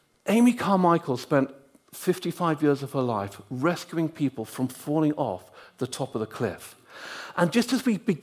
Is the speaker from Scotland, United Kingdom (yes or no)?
no; West Midlands, United Kingdom; it's great to be back in Warwickshire, and it's a county I've always loved, because growing up in Warwickshire between those ages, I was always a keen Warwickshire County.